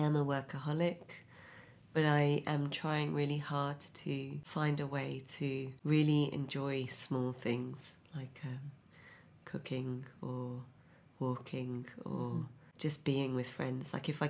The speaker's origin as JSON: {"language": "English", "country": "United Kingdom", "said": "issues of being a brown woman, I'd say, and also being British"}